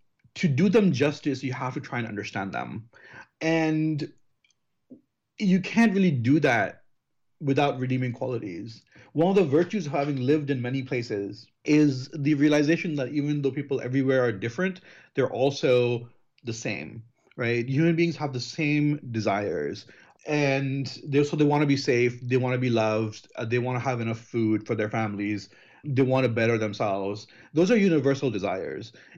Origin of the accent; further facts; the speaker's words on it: United States; including my aforementioned comfort with being American.